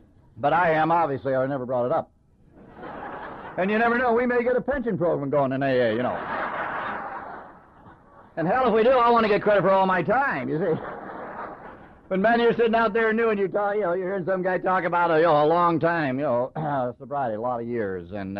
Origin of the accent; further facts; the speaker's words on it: Los Angeles, California, United States; born there; I'm an Irish-Italian. Born in East L.A.